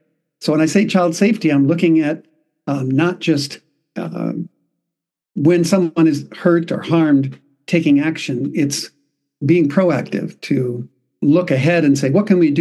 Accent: Manila, Metro Manila, Philippines; born there; I was born in Manila, Philippines, to missionary parents there who stayed and ministered at an MK school for 60 years. Then I myself, with my wife, served as a missionary in Japan for 14 years

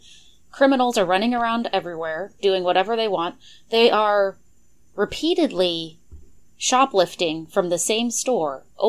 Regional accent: Montana, United States; I'm in Texas right now, and I'm from Montana.

